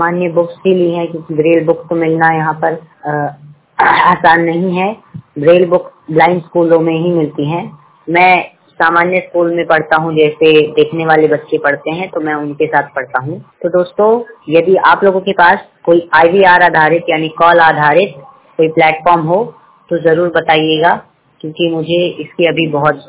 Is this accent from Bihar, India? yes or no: no; Raebareli, Uttar Pradesh, India; now in Ghaziabad, India; मैं राज्य उत्तर प्रदेश के रायबरेली जिले से का रहने वाला हूं और मैं वर्तमान समय में गाजियाबाद में से बात कर रहा हूं। 100% ब्लाइंड।